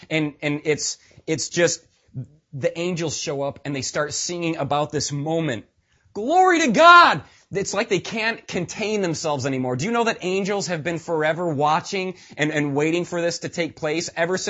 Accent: Wisconsin, United States; I grew up in West Central Wisconsin, dairy farm all over the place. Everybody's got a dairy farm.

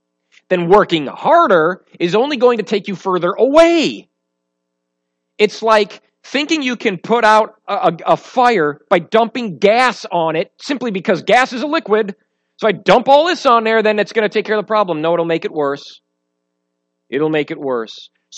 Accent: Midwest, United States; I'm a Midwesterner. I'm a rather independent guy.

